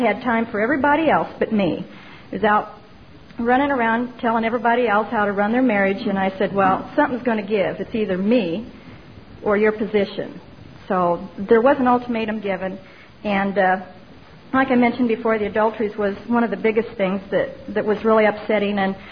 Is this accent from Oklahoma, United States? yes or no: no; Peoria, Illinois, United States; I was raised in Peoria, Illinois